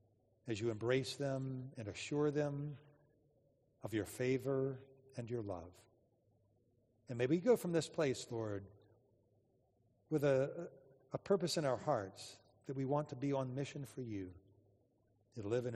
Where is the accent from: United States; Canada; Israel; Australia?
United States; Atlanta, Georgia; when I was growing up in Atlanta, there was a big group of kids in my neighborhood.